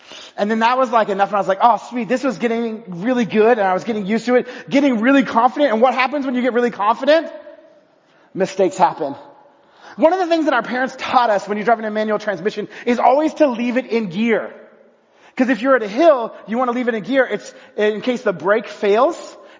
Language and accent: English; Texas, United States; Been driving a tractor, been driving a truck. Yes, I'm from Texas.